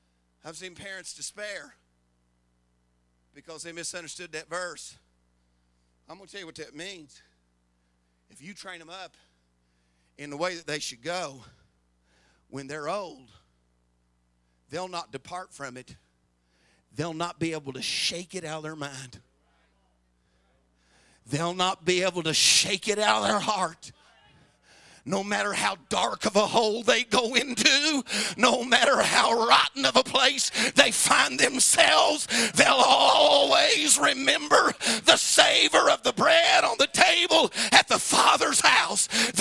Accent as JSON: {"language": "English", "town": "Louisville", "region": "Kentucky", "country": "United States", "tie": "born there", "lives_now": "Tulsa, United States", "said": "I mean, I was born in Louisville and visit my dad there every summer."}